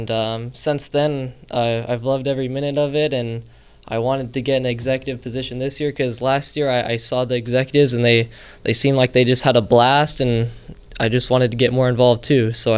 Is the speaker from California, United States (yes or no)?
yes; Visalia, California, United States; Yeah, I'm from Visalia. My whole family's from Visalia.